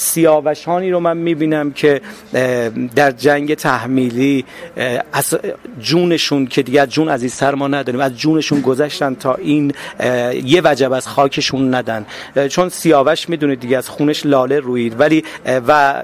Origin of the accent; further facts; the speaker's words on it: Iran; ما ایرانی هستیم